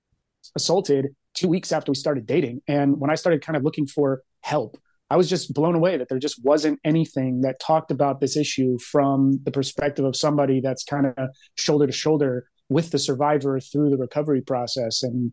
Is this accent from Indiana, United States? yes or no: no; Dallas, Texas, United States; so I'm from Texas originally, Dallas.